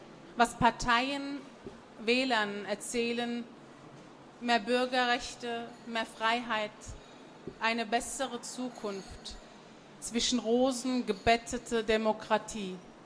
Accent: Germany; born there; Und daher kommt eben die türkische Sprache, die ich wie meine Muttersprache spreche. Und die deutsche eben, weil ich hier geboren worden bin. Tscherkessisch kann ich einige Wörter leider nur.

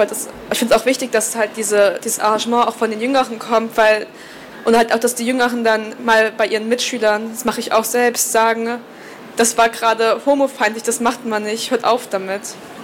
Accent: Mannheim, Baden-Württemberg, Germany; also wir kommen aus Mannheim und bei uns ist es eigentlich ein ziemlich großer Fortschritt.

